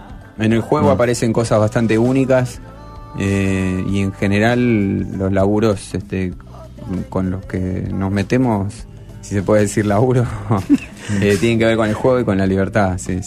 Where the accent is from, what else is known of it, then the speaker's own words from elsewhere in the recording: Buenos Aires, Argentina; yo soy de Villa Crespo toda la vida y ahora me mudé a Paternal.